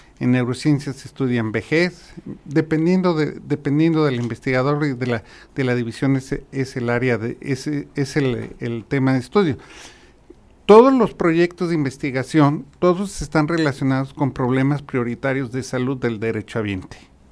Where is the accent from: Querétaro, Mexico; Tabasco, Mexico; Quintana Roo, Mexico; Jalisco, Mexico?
Jalisco, Mexico; Guadalajara; Posteriormente regresé a mi tierra natal, aquí a Guadalajara